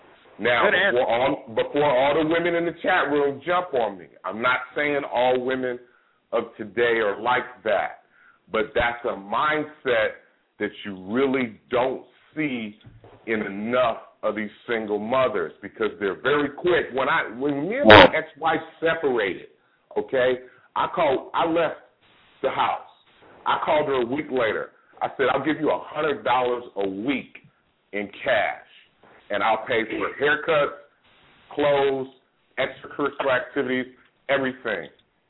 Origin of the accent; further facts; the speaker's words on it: Oakland, California, United States; also born or lived in San Francisco; We used to stand out at the bus stop at 6 o'clock in the morning. We moved from San Francisco to Oakland. My mom bought a house for $60,000, and that was in, like, 73.